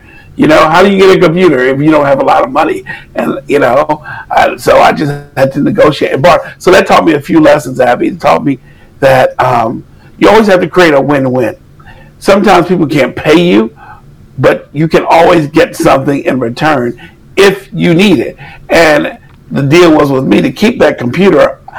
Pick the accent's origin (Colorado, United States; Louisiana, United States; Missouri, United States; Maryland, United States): Maryland, United States; I'm from the Maryland, D.C. area.